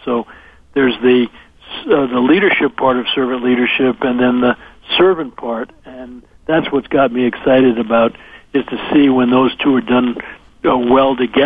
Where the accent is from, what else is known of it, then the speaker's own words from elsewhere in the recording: New Rochelle, New York, United States; I grew up in New Rochelle, right outside of New York City, you know